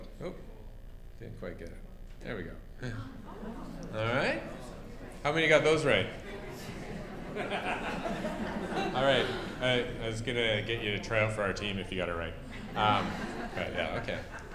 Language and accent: English; Calgary, Alberta, Canada; And because I'm from Calgary and used to bull ride